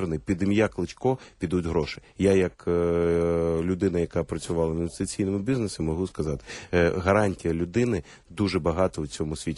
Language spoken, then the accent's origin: Ukrainian; Kyiv, Ukraine; а ми кияни. Я киянин. Я почуваю себе киянином.